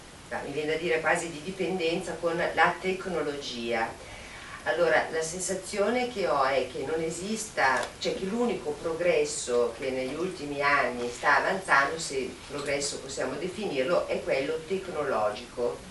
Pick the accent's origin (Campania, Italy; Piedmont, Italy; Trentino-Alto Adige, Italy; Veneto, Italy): Veneto, Italy; Padua; vengo da Padova